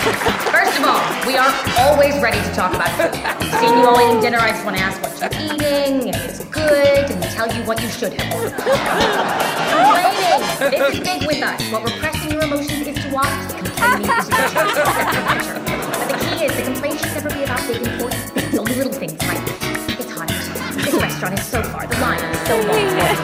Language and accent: English; New York, United States; Now, I'm Jewish, I'm from New York, and perhaps exotic to some of you